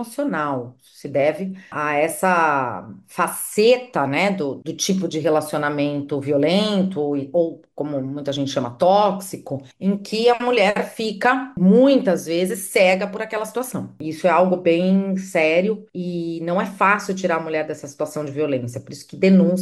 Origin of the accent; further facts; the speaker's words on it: Santos, São Paulo, Brazil; eu sou de uma cidade aqui do litoral de São Paulo, eu sou de Santos